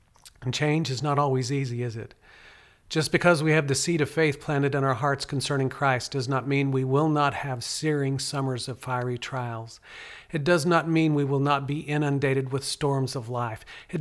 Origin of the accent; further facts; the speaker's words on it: Boynton, Oklahoma, United States; the farm I grew up on in Boynton, Oklahoma, which is a two-hour drive from Oklahoma City.